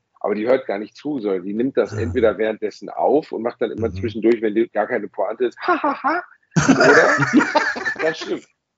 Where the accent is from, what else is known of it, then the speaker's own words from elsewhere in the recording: Gelsenkirchen, North Rhine-Westphalia, Germany; born there; Aber klar, wenn man aus Gelsenkirchen geht. Ich bin in Schalke geboren.